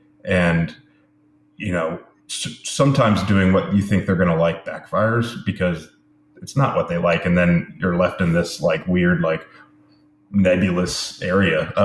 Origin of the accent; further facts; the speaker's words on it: the South, United States; because I am from the South, and I grew up in college with people drinking that stuff